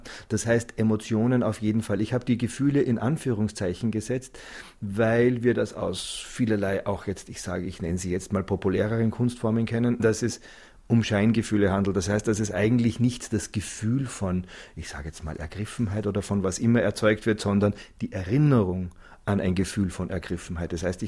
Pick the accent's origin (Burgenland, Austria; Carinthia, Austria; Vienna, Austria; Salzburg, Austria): Salzburg, Austria; Zell am See; Ich bin in den Alpen aufgewachsen, in so einem Touristenort, Zell am See heißt das.